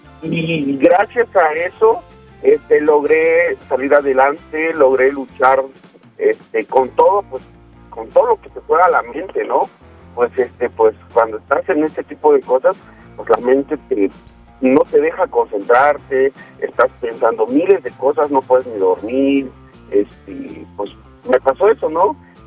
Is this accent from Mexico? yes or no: yes; Chiapas, Mexico; De Chiapas.